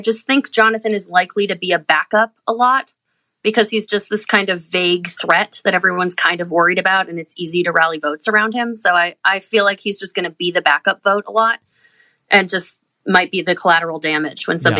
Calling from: Ohio, United States; From Ohio.

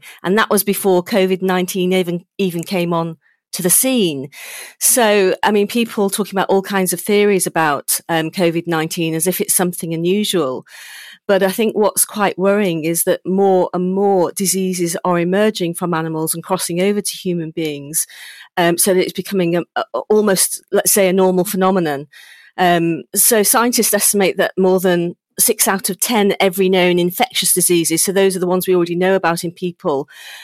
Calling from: Chepstow, Wales, United Kingdom; I'm from my home in Chepstow.

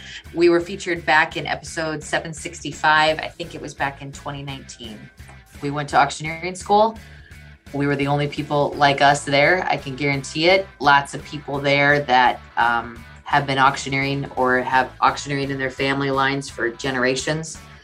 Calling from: Bismarck, North Dakota, United States; I am chiming in from Bismarck, North Dakota.

